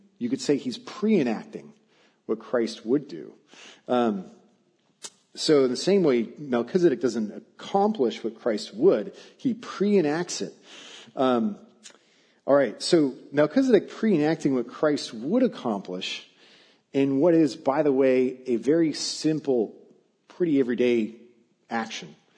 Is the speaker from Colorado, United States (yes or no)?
no; Arizona, United States; I'm being from Arizona, I was unaware that this was a thing